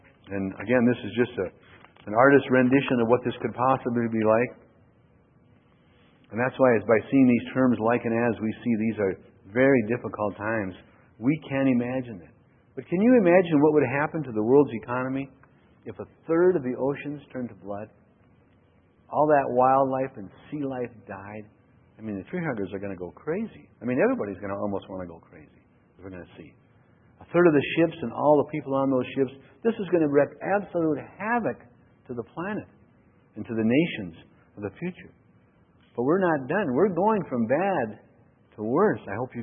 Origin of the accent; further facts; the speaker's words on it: Duluth, Minnesota, United States; I grew up in Duluth, and this Lake Superior is right there.